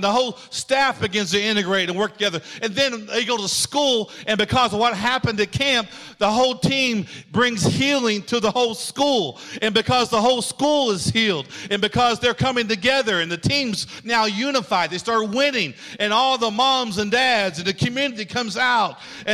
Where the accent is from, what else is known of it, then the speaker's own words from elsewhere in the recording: Oklahoma, United States; I grew up in Oklahoma, and so I just automatically like the Cowboys.